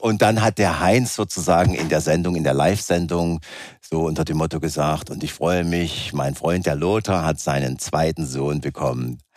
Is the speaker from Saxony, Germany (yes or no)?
yes; Saxony, Germany; accent: Saxon; mit meinem sächsischen Dialekt